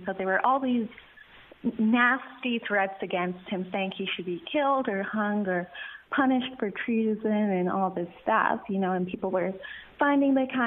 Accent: Parker, Colorado, United States; Yeah, so I grew up in Parker, Colorado, and then I went to school for journalism at the University of Colorado in Boulder.

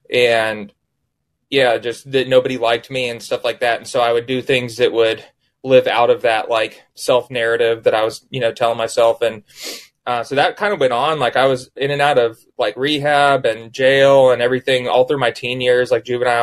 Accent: Anchorage, Alaska, United States; also born or lived in Tallahassee, Florida; so originally I was born here in Tallahassee, Florida. And then my mom was in the Air Force. So we lived in Anchorage, Alaska for, close to 10 years, just after I was born.

